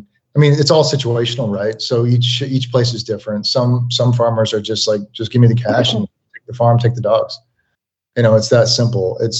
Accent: United States; having spent so much time in Korea as an American, I mean, I literally feel like it's my second home

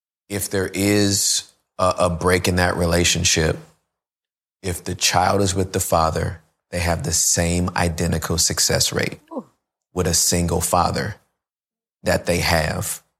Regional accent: Inglewood, California, United States; born there; I was born in Inglewood, California. I was labeled at risk by the time I was in sixth grade.

